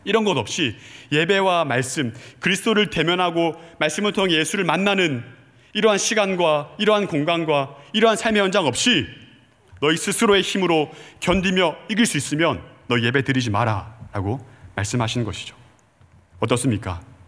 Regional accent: Geoje, South Gyeongsang, South Korea; 고향이 거제도입니다.

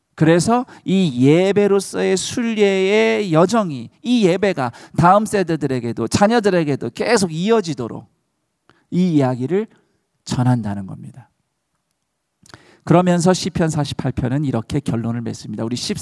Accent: South Korea; 우리는 한국에서 왔고

